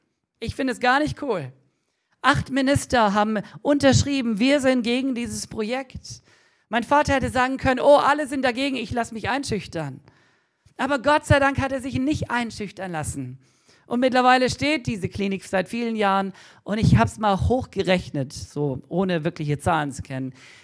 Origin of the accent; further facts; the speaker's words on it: Germany; Und mir ist aufgefallen, dass wir sind Deutsche, die allermeisten von uns.